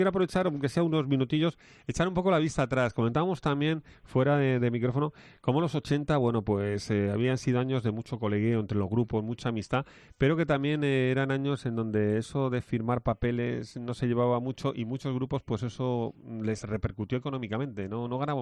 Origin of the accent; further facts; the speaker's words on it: Madrid, Community of Madrid, Spain; now in Murcia, Spain; un madrileño que te habla, está aquí afincado, me siento murciano, pero yo viví intensamente la movida madrileña